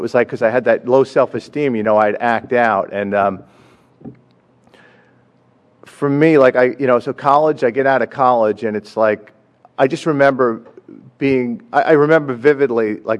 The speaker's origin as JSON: {"language": "English", "region": "New York", "country": "United States", "tie": "born or raised there", "said": "I grew up in New York in an alcoholic household, and I had a father that was an alcoholic that would turn into the Incredible Hulk when he drank."}